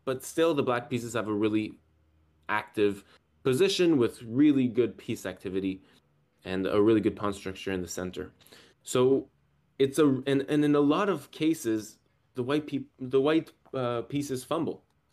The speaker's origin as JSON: {"language": "English", "country": "Canada", "said": "because I'm from Canada"}